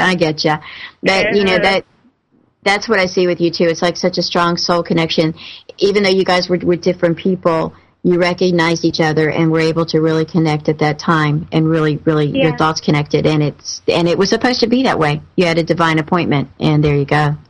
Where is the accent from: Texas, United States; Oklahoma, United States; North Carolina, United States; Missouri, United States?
North Carolina, United States; So anyway, I'm teasing, all right, because I'm from North Carolina. Got a lot of good folks there.